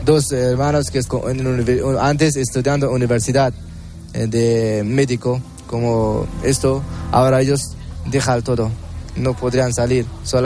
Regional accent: Afghanistan; Spanish is a second language; now in Spain; soy de Afganistán, y hace 6 o 6 y medio meses que llevo a España. Todos mi familia están allí en Afganistán

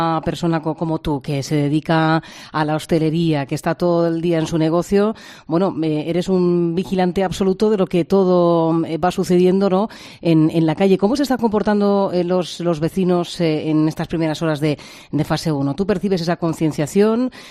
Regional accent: Region of Murcia, Spain; yo la conozco porque soy de Murcia

